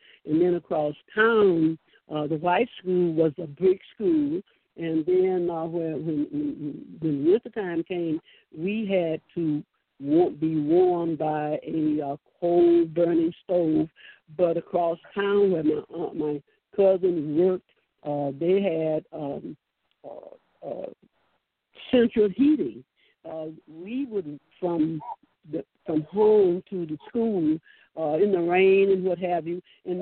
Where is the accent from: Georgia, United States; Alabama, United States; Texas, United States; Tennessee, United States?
Alabama, United States; Well, I was born in I came from Alabama, and and back then it was such very very segregated.